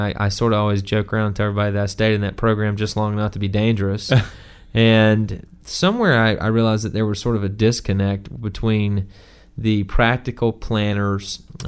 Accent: Tallahassee, Florida, United States; I'm from the Tallahassee area, but I had very little connection to Tallahassee, none to Florida State as I was growing up.

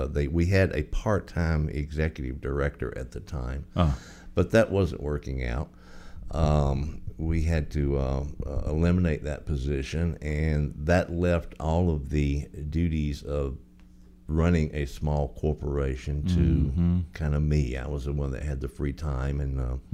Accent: Charlotte, North Carolina, United States; now in Tallahassee, United States; Well, my hometown is Charlotte, North Carolina.

